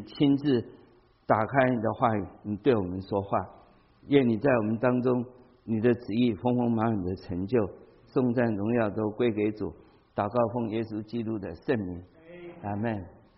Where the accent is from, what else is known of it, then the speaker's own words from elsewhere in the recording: China; 所以这个衣服我们中国人讲这个领导啊，我们中国人讲这个领导讲得很好